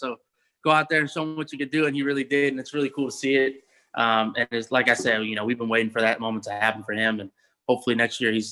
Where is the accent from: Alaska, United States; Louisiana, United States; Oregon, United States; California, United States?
California, United States; I'm being from California and talking to my family out there